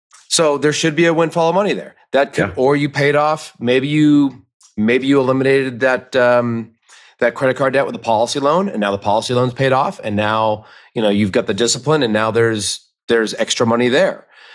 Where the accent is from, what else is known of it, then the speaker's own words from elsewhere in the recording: Massachusetts, United States; And people in Massachusetts love donuts. I mean, my hometown had 5 Dunkin' Donuts.